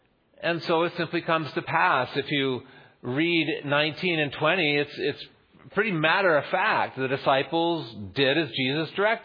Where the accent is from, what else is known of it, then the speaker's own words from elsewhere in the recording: Minnesota, United States; accent: Minnesota; just for those of you who are watching my Minnesota accent.